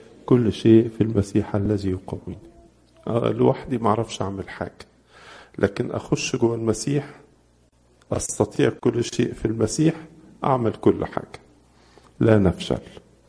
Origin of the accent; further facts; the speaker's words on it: Egypt; حتى عندنا في مصر في الاجتماع العام اللي بعمله كل يوم 4